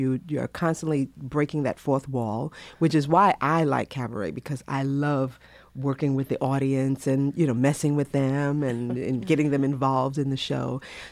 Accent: Bronx, New York, United States; I am from the Bronx, Borough of Progress.

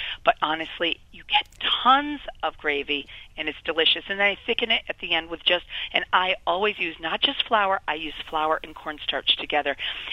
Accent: New England, United States; I grew up in New England, too, so bread stuffing's my favorite.

